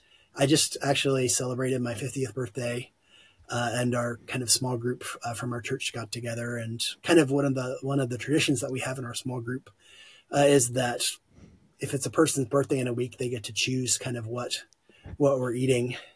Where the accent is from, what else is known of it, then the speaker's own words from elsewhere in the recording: East Coast, United States; I really do like a good cheesesteak. I come from the East Coast.